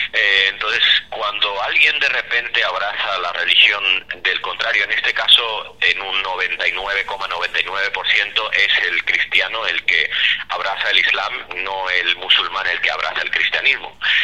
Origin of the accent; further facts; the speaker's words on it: Melilla, Spain; la propia Melilla, de donde soy originario.